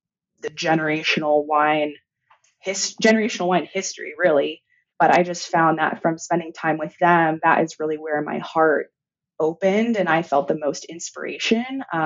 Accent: San Francisco, California, United States; young 24, 25 year old sommelier in San Francisco, which is my hometown.

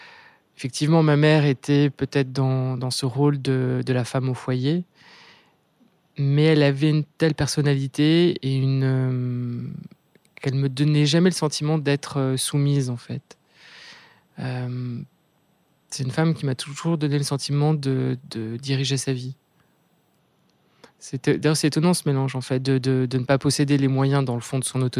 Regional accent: Paris, Île-de-France, France; J'ai grandi à Paris, dans une famille avec pas mal de frères et sœurs.

